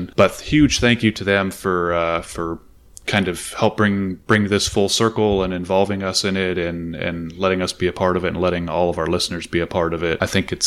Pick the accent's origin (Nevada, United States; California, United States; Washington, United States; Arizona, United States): California, United States; I come from California where our practice act is I'll say pretty rigid.